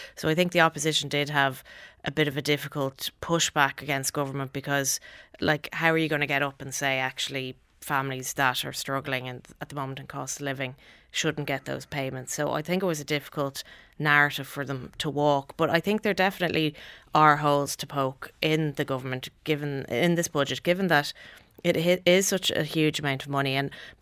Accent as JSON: {"language": "English", "town": "Bray", "region": "County Wicklow", "country": "Ireland", "also_born_or_lived": "Navan", "lives_now": "Dún Laoghaire, Ireland", "said": "I'm from the Bray area, lived out in Navan, now live in Dunleary myself."}